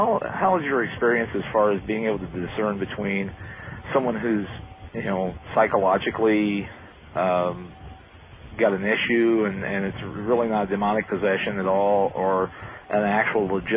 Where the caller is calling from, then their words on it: Indiana, United States; I'm calling from Indiana.